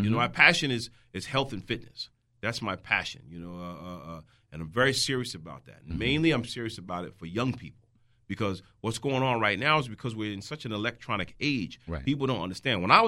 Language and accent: English; New York, United States; I'm from New York, mm-hmm. New Jersey area